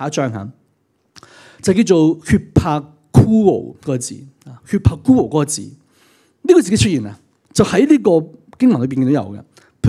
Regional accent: Hong Kong; 我想今时今日，作为香港人，大家都完全全体会到这一点

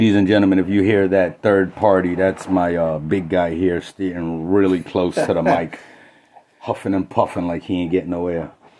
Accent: New York, United States; moved away; You know, I'm from New York. It's not my common place. Even though I've been here for a while, I'm still not used to that random how you doing.

